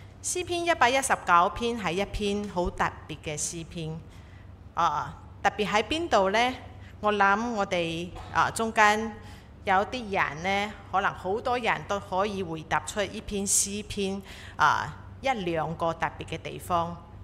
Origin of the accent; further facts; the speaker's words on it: Taiwan; first language Cantonese; Chinese is a second language; 广东话虽然是我的 mother tongue，由小时候在台湾我是讲广东话，到幼稚园才学华语的，不过我从来都没有在广东话的教会崇拜过。